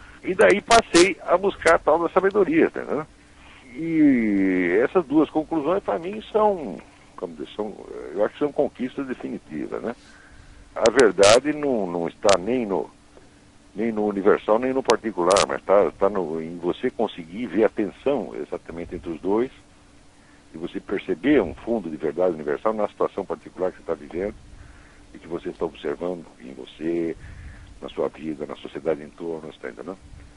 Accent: Brazil; now in United States; o Brasil foi onde eu nasci e onde eu me desenvolvi e é o país que eu conheço mais. Agora que eu estou aqui nos Estados Unidos

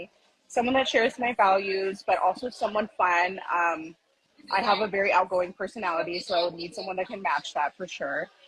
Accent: Los Angeles, California, United States; now in Hawaii, United States; I'm from LA, but I live in Hawaii.

